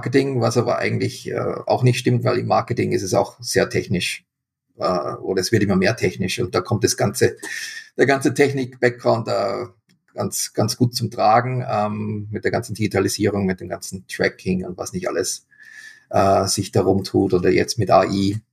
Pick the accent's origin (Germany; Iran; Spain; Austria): Austria; ich bin Österreicher. Ich spreche Italienisch.